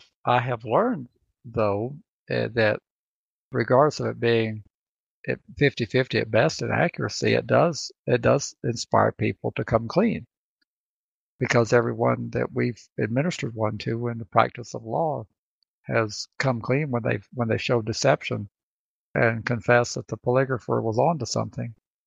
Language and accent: English; the South, United States; accent: Southern; He could probably do a better job with my Southern accent than I can do with his.